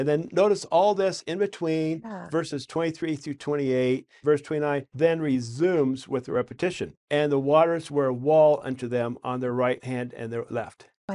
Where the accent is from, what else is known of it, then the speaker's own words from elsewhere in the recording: Idaho, United States; I like 5-cent terms because I'm from Idaho.